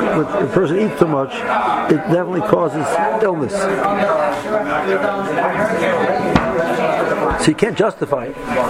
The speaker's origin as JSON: {"language": "English", "town": "Tel Sheva", "region": "Southern District", "country": "Israel", "tie": "born or raised there", "said": "Now, I grew up in Tel Shiva. My first experience at Cholent was in Tel Shiva."}